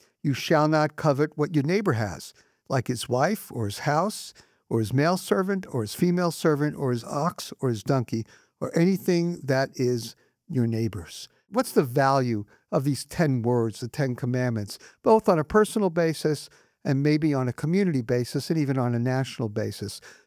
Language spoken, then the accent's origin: English; New York, United States; now I'm just brash as a New Yorker